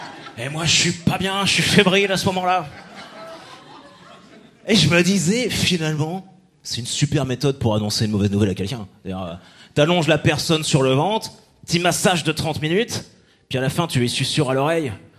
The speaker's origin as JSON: {"language": "French", "region": "Normandy", "country": "France", "said": "Parce que moi, je viens de Normandie"}